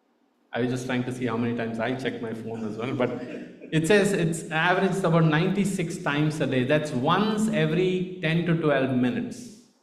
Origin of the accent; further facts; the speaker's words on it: India; accent: Indian; my Indian accent kicks in very often, and I'm trying to see how I can neutralize that accent.